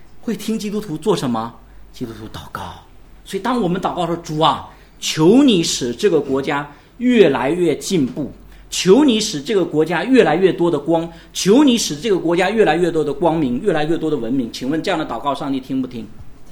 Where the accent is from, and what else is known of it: China